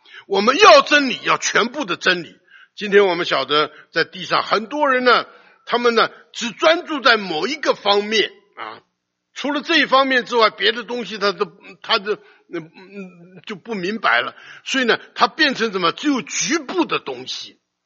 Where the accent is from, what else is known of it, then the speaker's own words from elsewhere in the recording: China; 我们中国人常讲，你不能画饼充饥啊